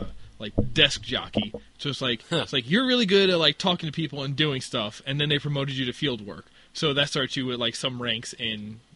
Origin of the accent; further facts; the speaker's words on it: Canada; actually, I'm Canadian.